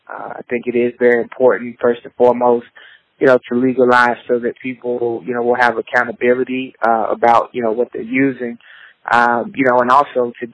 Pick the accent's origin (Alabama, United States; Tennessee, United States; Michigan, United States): Alabama, United States; I'm originally from Alabama. I went to school at Alabama A&M, where I got a degree in marketing.